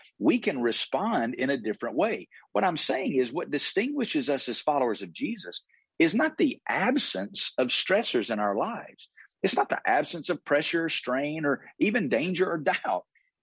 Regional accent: Bible Belt, United States; you know, I'm from the Bible Belt, and the Bible Belt churches are viewed very positively.

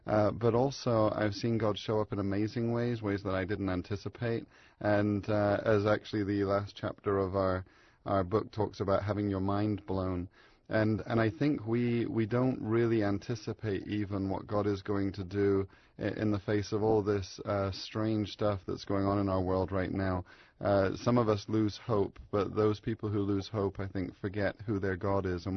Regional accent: England, United Kingdom; I'm not from around here. Mm. And I was raised in England, and I came across that verse.

